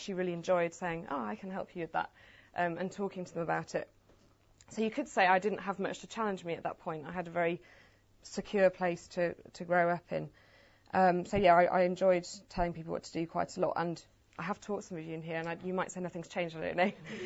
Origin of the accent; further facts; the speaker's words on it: York, Yorkshire and the Humber, United Kingdom; born there; So just to give you a bit of background, I was born in York.